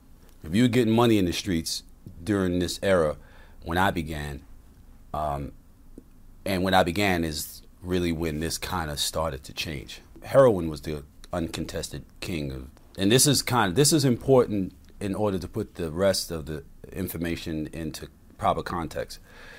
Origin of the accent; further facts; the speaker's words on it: Harlem, New York, United States; because of where I was being raised. I'm from Harlem.